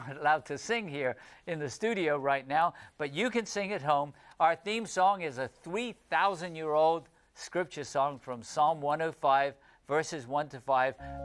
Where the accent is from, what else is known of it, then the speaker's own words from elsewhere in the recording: United Kingdom; here's one from my home country of the United Kingdom.